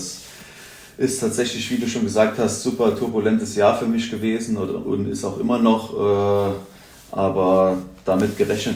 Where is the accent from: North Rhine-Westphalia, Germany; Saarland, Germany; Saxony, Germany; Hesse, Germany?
Saarland, Germany; Völklingen; Ich komme ursprünglich aus Völklingen, ist aber quasi nur 15 Kilometer von Saarlouis weg.